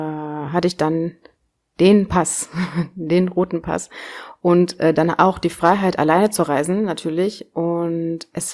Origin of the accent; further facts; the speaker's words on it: Kenya; Ich habe Kenia nie als Touri besucht, das Land.